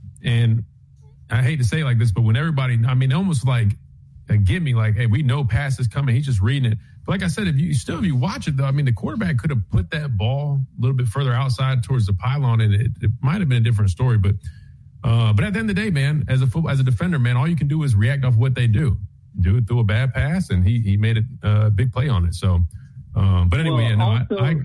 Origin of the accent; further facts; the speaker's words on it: Columbia, United States; of going there in Columbia, my hometown, playing those guys, they have nothing to lose.